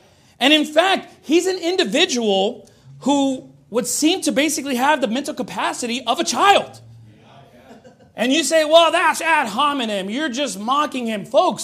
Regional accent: United States; yes, you know, I was born here. Yes, I'm an American

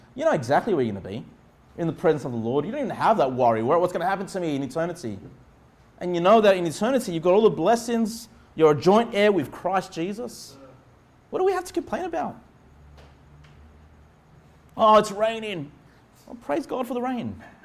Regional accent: Australia; Just as an Australian, just from a carnal perspective, you got one of the best lives in this world.

